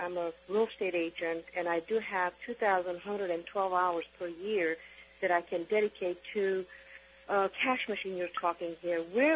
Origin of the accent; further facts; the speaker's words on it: Florida, United States; … I'm from Florida Keys.